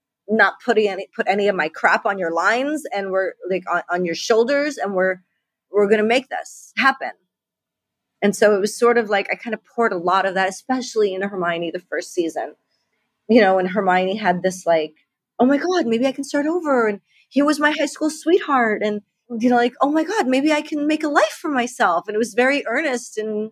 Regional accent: Naperville, Illinois, United States; I had a neighbor that lived next to me in my hometown of Naperville.

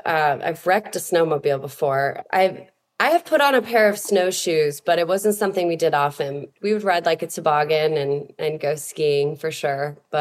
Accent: Midwest, United States; I'm like, I'm from the Midwest. I got this.

